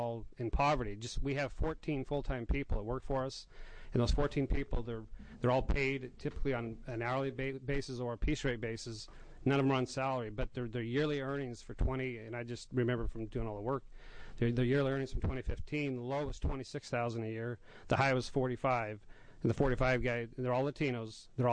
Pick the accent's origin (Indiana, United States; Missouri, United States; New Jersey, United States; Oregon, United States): Oregon, United States; Hood River; I'm a farmer from Hood River, Oregon.